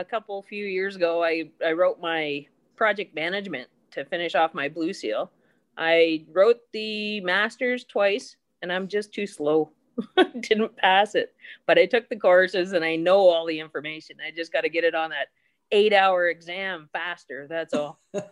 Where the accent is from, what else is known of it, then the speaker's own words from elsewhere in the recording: East Coast, Canada; I'm from the East Coast, moved to Alberta in the 70s, a long time ago, and I've always been in the trades.